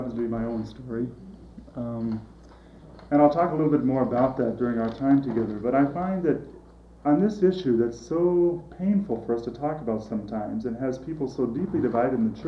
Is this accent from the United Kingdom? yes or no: no; California, United States; I grew up in California in a large Catholic family, 6 kids.